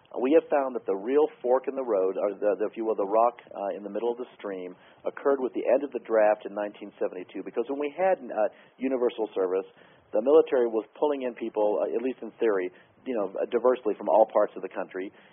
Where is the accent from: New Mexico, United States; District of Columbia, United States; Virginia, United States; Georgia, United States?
New Mexico, United States; We have an attack F-16 squadron in the Air Force at Cannon Air Force Base in my home state of New Mexico.